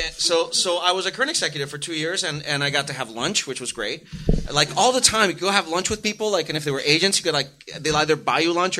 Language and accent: English; San Juan, Puerto Rico; Okay, so I'm 7 years old. I'm growing up in San Juan, Puerto Rico